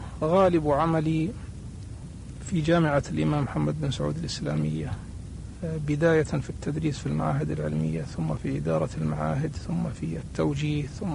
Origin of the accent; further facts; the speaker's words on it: Hurma, Riyadh Province, Saudi Arabia; born there; لكني من مواليد 1359 للهجرة في مركز حرمة، أحد المراكز التابعة لمحافظة المجمع